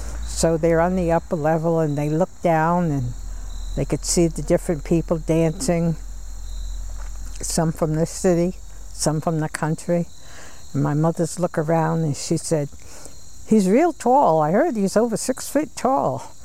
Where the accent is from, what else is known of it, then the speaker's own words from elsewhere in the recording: Westerly, Rhode Island, United States; also born or lived in Old Lyme, Connecticut, United States; born in Old Lyme, Connecticut, and raised in Westerly.